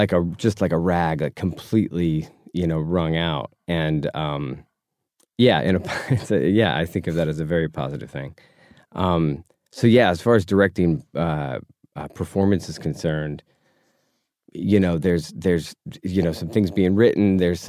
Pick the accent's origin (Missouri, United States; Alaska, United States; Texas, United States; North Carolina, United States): North Carolina, United States; Asheville; also born or lived in Oakland, California; It was, when I grew up, it was just outside of the Asheville city limits.